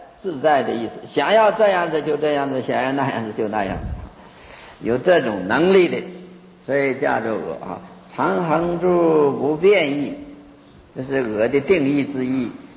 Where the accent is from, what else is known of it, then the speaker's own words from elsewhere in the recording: China; 我们中国人不是太明白，只有印度的呀、啊、宗教界啊。